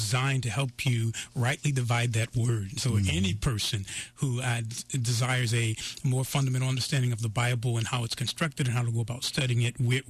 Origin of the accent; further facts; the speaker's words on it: Norwalk, Connecticut, United States; also born or lived in Hartford / Chicago; I came from Norwalk, Connecticut, and then migrated to Hartford, where I stayed there for a few years and then segued over to Chicago.